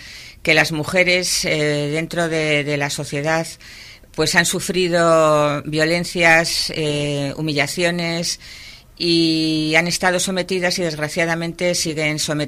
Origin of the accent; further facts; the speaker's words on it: Basque Country, Spain; now in Laredo, Spain; en mi tierra natal con los montes y los valles de las Encartaciones, con la propia ría de Bilbao